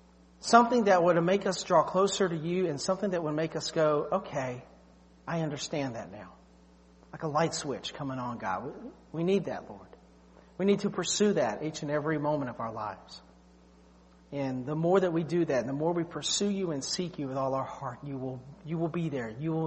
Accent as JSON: {"language": "English", "town": "Beargrass", "region": "North Carolina", "country": "United States", "said": "I was from Beargrass, North Carolina. We didn't know what that was."}